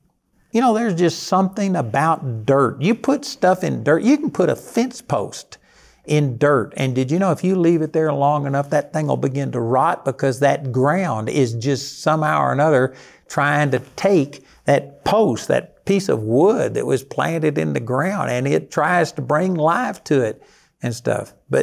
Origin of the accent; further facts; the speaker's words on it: Texas, United States; I'm a college dropout. I'm a hick from Texas.